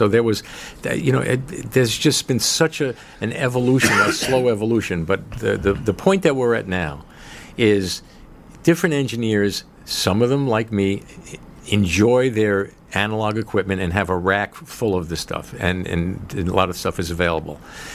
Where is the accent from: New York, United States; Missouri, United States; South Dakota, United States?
New York, United States; Bayside; I'm from Queens, Bayside Queens.